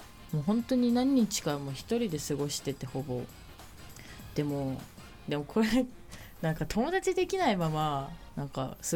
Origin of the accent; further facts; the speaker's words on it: Yubari, Hokkaido, Japan; あ、出身は夕張です。